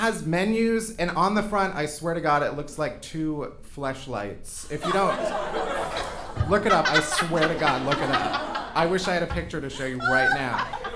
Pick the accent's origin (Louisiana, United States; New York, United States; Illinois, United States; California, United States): Illinois, United States; Chicago; Listen, I'm from Chicago, okay? We say everything weird.